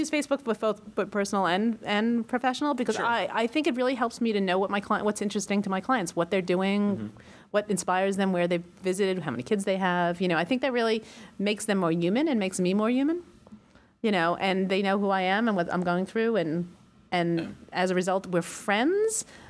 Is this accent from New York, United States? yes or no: yes; New York, United States; I am brutally honest. I'm a New Yorker.